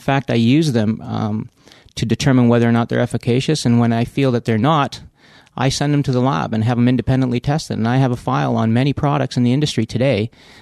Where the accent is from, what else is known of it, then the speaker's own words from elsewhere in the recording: Canada; And to show up there as a Canadian underdog was amazing.